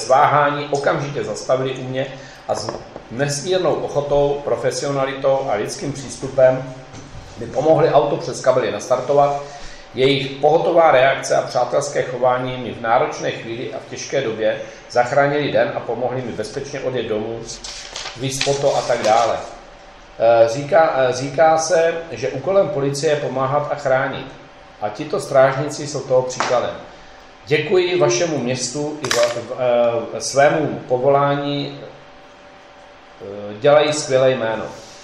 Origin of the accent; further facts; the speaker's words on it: Příbram, Central Bohemian Region, Czechia; Vzhledem k tomu, že pocházím z Příbrami, které je od kosmonos značně vzdálené, ocitla jsem se pro mě v cizím prostředí